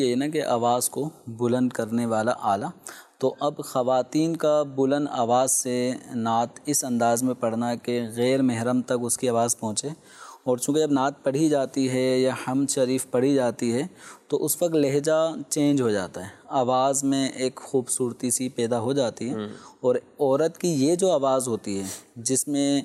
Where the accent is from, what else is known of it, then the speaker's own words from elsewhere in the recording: Karachi, Sindh, Pakistan; born there; میں چونکہ کراچی ہی کا پیدائشی ہوں تو ہمارے یہاں تو خیر ایسی کوئی چیز میسر نہیں ہے.